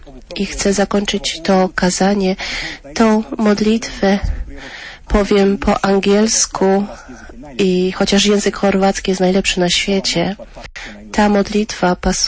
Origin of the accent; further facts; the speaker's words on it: Canada; Dorastałem w Kanadzie, gdzie byłem otoczony ludźmi z Irlandii.